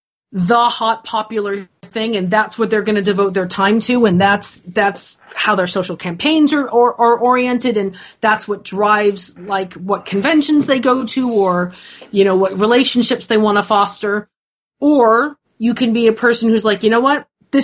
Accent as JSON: {"language": "English", "country": "United Kingdom", "said": "you know, I'm British, I can't write one nice things."}